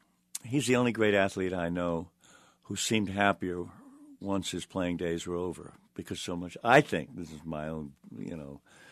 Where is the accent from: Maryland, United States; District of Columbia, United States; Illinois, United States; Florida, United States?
Maryland, United States; Baltimore; And look, this puts a knife through my heart because I grew up in Baltimore.